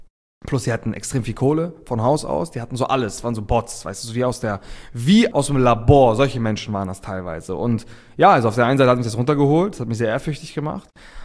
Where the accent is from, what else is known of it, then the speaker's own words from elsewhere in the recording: Reinbek, Schleswig-Holstein, Germany; ich komme halt aus Rheinbeek, so ein Dorf in Schleswig-Holstein, gar nicht mal offiziell aus Hamburg, ich sag immer Hamburg, damit die Leute was damit anfangen können.